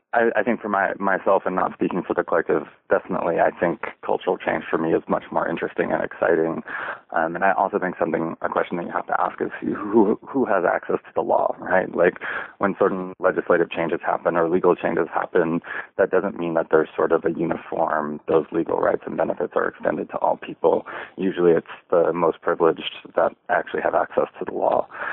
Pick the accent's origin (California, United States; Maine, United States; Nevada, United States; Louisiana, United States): Maine, United States; coming back to couch it in my home state of Maine